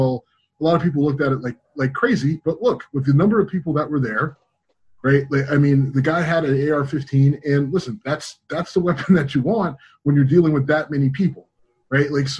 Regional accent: Cleveland, Ohio, United States; because of where I come from, where I grew up and living in Cleveland and the violence, you know, in the inner city areas that I've been.

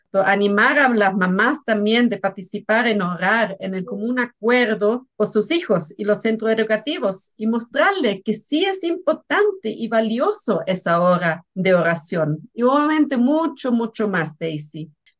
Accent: Germany; moved away; Tú no sabes eso, pero yo vengo de Alemania donde habían como dos denominaciones

